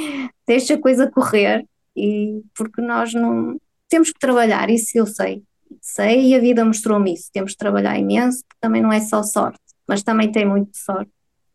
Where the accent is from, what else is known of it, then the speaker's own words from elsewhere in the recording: Portugal; comecei a sair de Portugal, porque eu sei que só somos valorizados aqui no nosso cantinho quando saímos de Portugal.